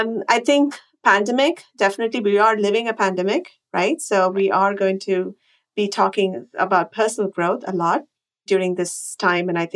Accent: India; kind of a social stigma growing up in India, especially in the 80s and 90s.

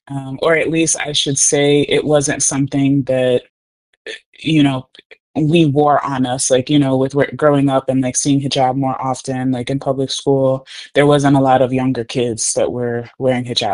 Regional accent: Michigan, United States; also born or lived in Gambia; I grew up in Michigan. So I was born in Gambia, West Africa. And then I came to America when I was like 2.5, 3 years old.

